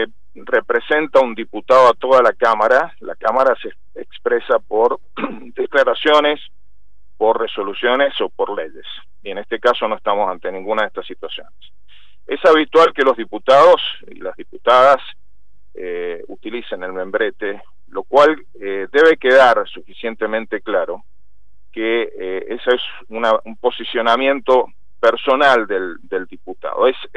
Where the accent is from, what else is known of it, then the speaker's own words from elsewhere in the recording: Mendoza, Argentina; Lo que me preocupa como mendocino